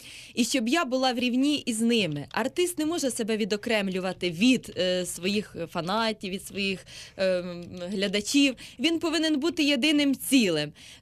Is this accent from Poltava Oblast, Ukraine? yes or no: yes; Poltava Oblast, Ukraine; так як я сама родом з Полтавщини